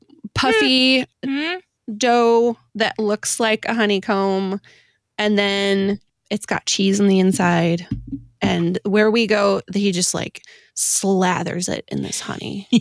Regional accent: Michigan, United States; I grew up in Michigan, which is very heavily Middle Eastern Arab population.

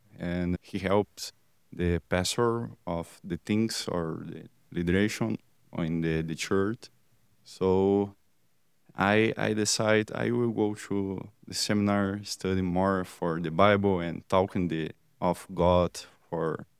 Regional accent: Três Passos, Rio Grande do Sul, Brazil; I'm from Brazil. Specifically, I'm from a small city in Rio Grande do Sul. The city is Três Passos, a small city. And I studied in Seminary Concordia in Rio Grande do Sul, São Paulo.

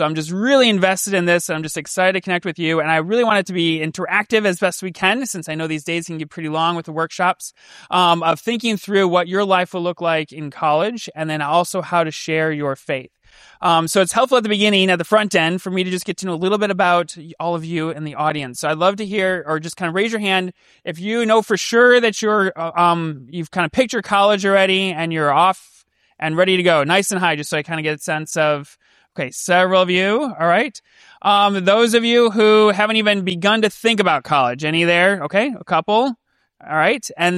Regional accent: Chicago, Illinois, United States; So I grew up in Chicago, so I like Chicago deep dish pizza.

